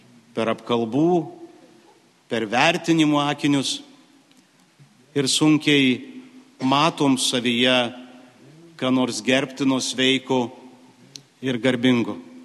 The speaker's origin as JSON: {"language": "Lithuanian", "region": "Dzūkija", "country": "Lithuania", "said": "Esu kilęs iš Dzūkijos ir visą jaunystę džiaugiausi, kad niekada nebuvau paklydęs miške"}